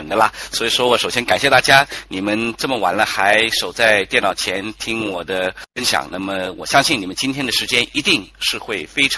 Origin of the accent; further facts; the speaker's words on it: Jiangsu, China; born there; moved away as an adult; 我其实呢是在1990年的时候到澳大利亚去留学的。我原来就是出生在江苏这边哈